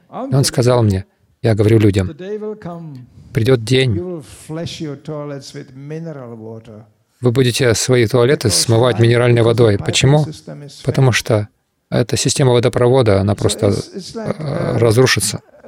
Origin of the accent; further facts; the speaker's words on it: Prague, Czechia; Я вырос в Праге. Это был такой спящий город, сломанные эти заводы, разрушенные.